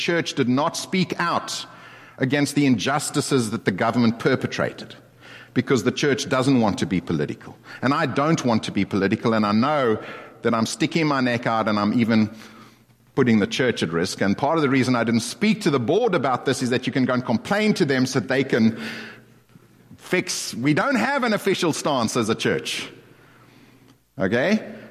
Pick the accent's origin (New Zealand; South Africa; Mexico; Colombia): South Africa; now in United States; I came from South Africa.